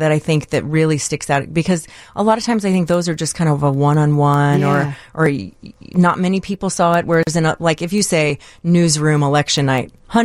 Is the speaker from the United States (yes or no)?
yes; the South, United States; I mean, I grew up mostly in the South and Southeast United States